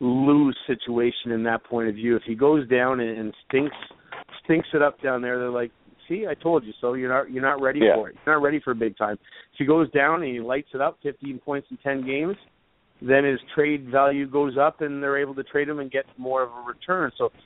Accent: Canada; now in Buffalo, United States; I'm a Canadian that hates the CFL, and I love the NFL. I love my New York Jets, and I get knocked out by Rex Ryan living in Buffalo.

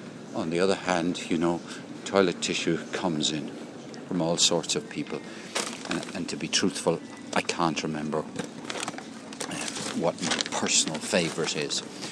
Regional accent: Ireland; moved away as an adult; Growing up in Ireland, it is very difficult to feel anonymous. It's a small rural society with a little bit of industrial culture, if you like, or urban culture in it.

